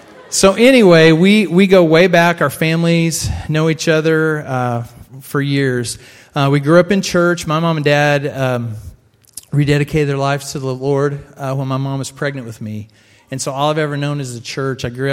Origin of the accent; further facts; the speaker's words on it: Bolivar, United States; But we're from this area. We grew up in Bolivar area. Lorna, she lived in the city of Bolivar. I lived out in the country on the farm.